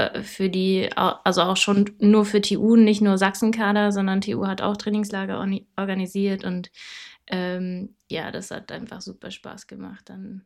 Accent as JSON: {"language": "German", "town": "Dresden", "region": "Saxony", "country": "Germany", "tie": "born or raised there", "said": "ich bin in Dresden aufgewachsen. Und auch seitdem ich 7 bin, laufe ich für TU."}